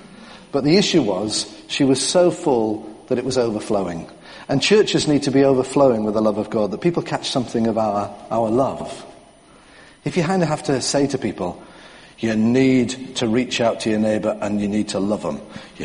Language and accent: English; North East England, United Kingdom; I did get angry because I'm a Geordie.